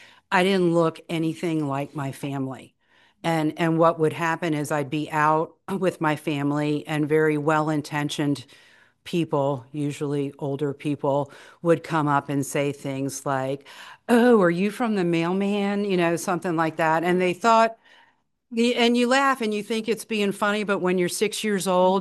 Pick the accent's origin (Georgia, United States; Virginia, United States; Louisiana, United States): Virginia, United States; Richmond; And so growing up in Richmond in the 1960s in this very normal family, and we sort of lived in this area of Richmond.